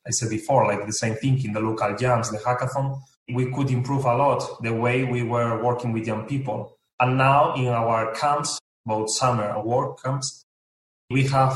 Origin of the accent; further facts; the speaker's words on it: Asturias, Spain; English is a second language; Actually, I am not from Galicia, I'm from Asturias, which is a region which is quite close.